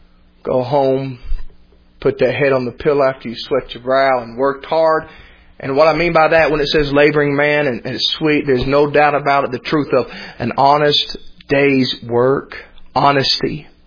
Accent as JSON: {"language": "English", "town": "Cleveland", "region": "Tennessee", "country": "United States", "tie": "born or raised there", "lives_now": "Flagstaff, United States", "said": "The founders from my hometown in Cleveland, Tennessee, Alan Jones."}